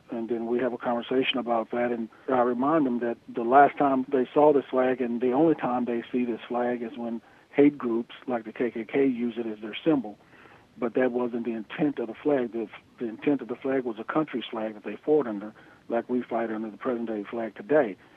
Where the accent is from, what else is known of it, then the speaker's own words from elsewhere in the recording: Pembroke, Kentucky, United States; Nope, I'm from Pembroke, Kentucky. I was in the Marine Corps in Southern California when I retired